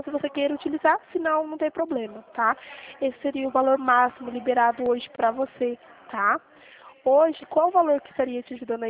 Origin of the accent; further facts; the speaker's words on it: São Paulo, Brazil; now in Dracena, Brazil; eu sou de São Paulo mesmo, tá? Só que eu fico no interior de São Paulo. Não sei se você já ouviu falar, cidade de Dracena, perto de Presidente Prudente.